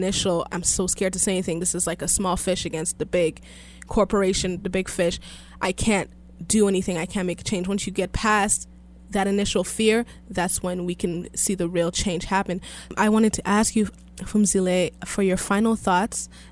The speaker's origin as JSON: {"language": "English", "country": "Canada", "said": "And I do think that's largely due to the way we view and perceive Canada as Canadian women."}